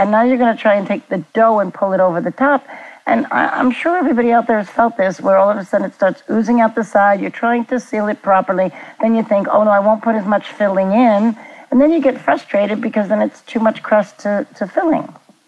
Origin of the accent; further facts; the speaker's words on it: Brooklyn, New York, United States; Okay, this is where you get my Brooklyn in me, because I grew up in Brooklyn.